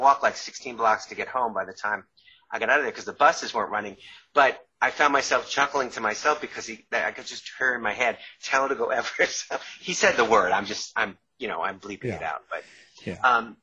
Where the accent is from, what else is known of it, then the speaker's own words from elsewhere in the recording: New York, United States; I lived in New York at the time. I grew up in New York, and I was still grew up in Long Island, and I was living in New York.